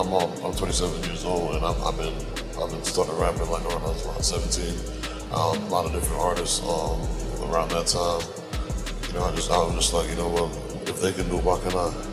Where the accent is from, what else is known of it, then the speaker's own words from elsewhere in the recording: Plant City, Florida, United States; We're from Plant City, Florida, which is like, you know, a suburb of the city of Tampa.